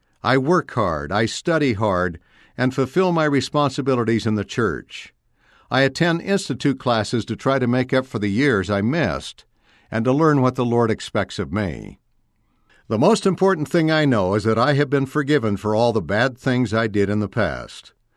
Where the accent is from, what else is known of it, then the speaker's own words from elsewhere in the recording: Chile; In my home country of Chile, I was able to live comfortably on my salary.